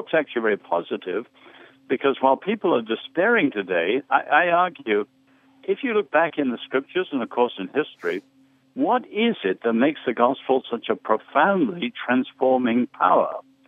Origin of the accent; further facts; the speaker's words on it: England, United Kingdom; now in United States; The tragedy is that we in the West, and I speak as an Englishman as well as someone living in America, we are not demonstrating the alternative.